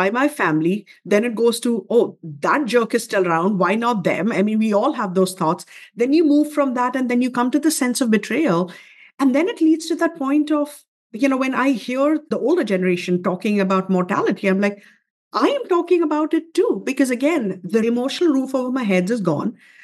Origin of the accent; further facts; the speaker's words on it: India; even though I'm Indian, math is not my forte